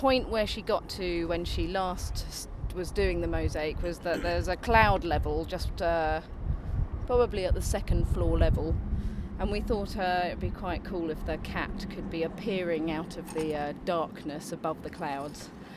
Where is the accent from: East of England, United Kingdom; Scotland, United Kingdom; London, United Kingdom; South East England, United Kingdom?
London, United Kingdom; Catford; from South London, Catford.